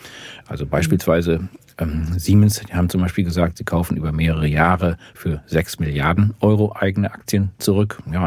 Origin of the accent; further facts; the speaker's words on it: Lower Saxony, Germany; Ich bin Ostfriese.